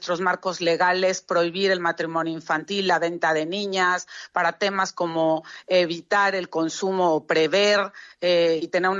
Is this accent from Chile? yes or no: no; Mexico; soy la única mexicana que tiene un asiento en el Comité Internacional de Salud